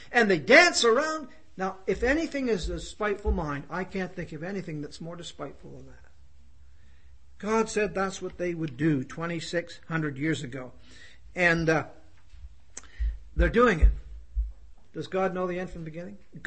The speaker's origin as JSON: {"language": "English", "region": "Ontario", "country": "Canada", "lives_now": "United States", "said": "we're actually from Ontario and only been down here 5 years or so."}